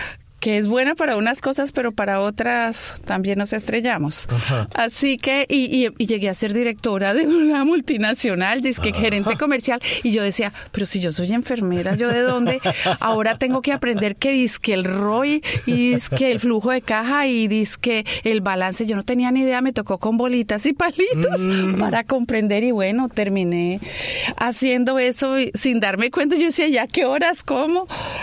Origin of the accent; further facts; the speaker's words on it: Valledupar, Cesar, Colombia; born there; Realmente nací en Valledupar, que es un pueblo por allá cerca a la costa atlántica. Pero como allá era tan pueblo y tan provincia, se perdieron los papeles, la partida de bautismo. Y luego llegó mi mamá, a como pudo, me registró en Bogotá. Así que soy bogotana